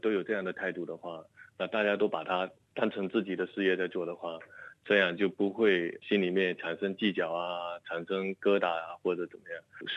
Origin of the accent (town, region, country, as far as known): China